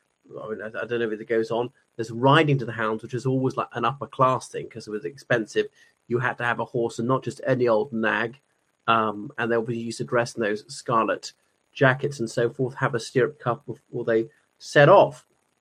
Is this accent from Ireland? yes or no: yes; Ireland; from Ireland. Thank you for coming to my channel.